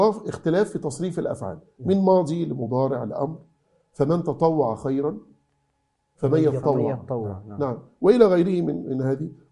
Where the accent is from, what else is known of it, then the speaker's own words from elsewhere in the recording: Egypt; احنا أصلا بنتكلم بلهجتنا في مصر.